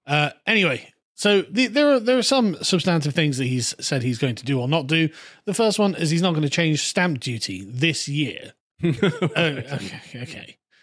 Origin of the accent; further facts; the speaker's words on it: South West England, United Kingdom; I'm from the Southwest. We don't live in little terraced houses.